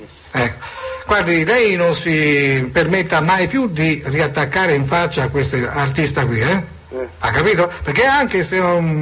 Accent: Tuscany, Italy; Certo, sono toscano e me ne vanto.

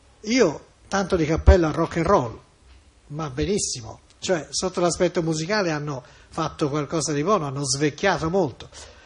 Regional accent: Florence, Tuscany, Italy; perché siamo fiorentini oppure toscani, perché tanto dove vai in Toscana trovi arte

